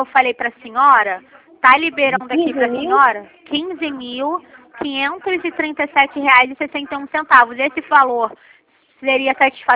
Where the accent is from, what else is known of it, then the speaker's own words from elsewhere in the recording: Rio de Janeiro, Brazil; eu sou aqui do centro do Rio, né?